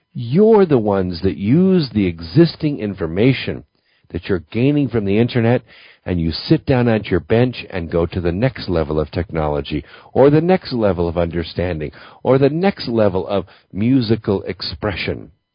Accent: Pasadena, California, United States; And I grew up in Los Angeles area. Actually, I grew up in Pasadena.

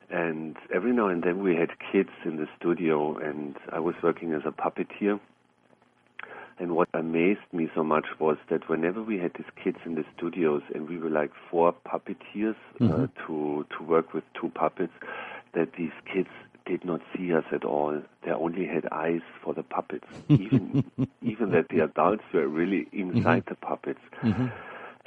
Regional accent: Bavaria, Germany; born there; English is a second language; As you can hear, I'm not from the United States. I was born in the south of Germany. I'm German. I'm still living south of Munich.

